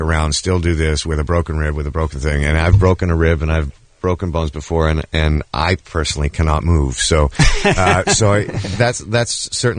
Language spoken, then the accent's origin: English; Toronto, Ontario, Canada; Well, I grew up in Toronto, so I'm a Maple Leafs fan